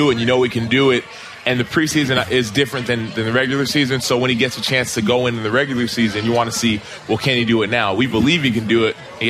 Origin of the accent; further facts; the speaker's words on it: Dallas, Texas, United States; If you're from there, like I'm from Dallas and we're playing the Cowboys, I gotta win.